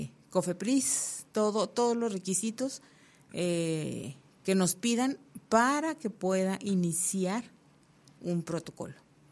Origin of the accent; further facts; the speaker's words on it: Torreón, Coahuila, Mexico; yo soy de Torreón